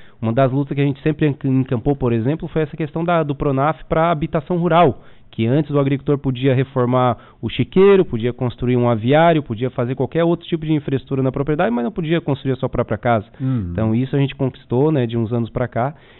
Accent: Tubarão, Santa Catarina, Brazil; now in Treze de Maio, Brazil; eu sou natural de Tubarão, né? Mas resido em 13 de maio já desde 2014, né? E trabalho aqui na região toda, né, desde 2006

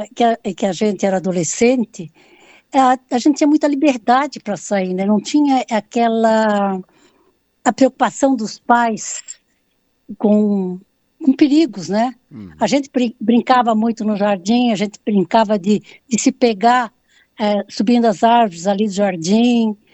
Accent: Urussanga, Santa Catarina, Brazil; as minhas raízes são de Uruçanga. Ah. Na verdade, eu nasci na Vila de Treviso, na época, município de Uruçanga, né? Uhum. Então, mas eu sou uruçanguense.

